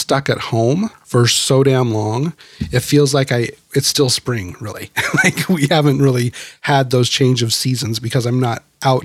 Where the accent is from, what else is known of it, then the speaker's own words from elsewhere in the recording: Idaho, United States; as I mentioned, I grew up in Idaho in the country, very rural, and I did, like, we raised livestock and they would take them and show them at the county fair.